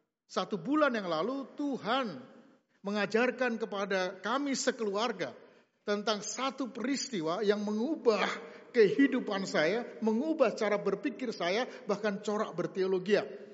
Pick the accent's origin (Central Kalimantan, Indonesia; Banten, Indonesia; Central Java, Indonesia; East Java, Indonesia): Central Java, Indonesia; Semarang; now in Jakarta, Indonesia; saya aslinya Semarang loh. Ya, dari Jalan Beringin, dulu lahirnya di sana. Jadi gayanya kan Batak tapi medok gitu ya. Di Jakarta juga pada heran, ini benar-benar gak saya bilang, belah jiwa saya Batak, betul.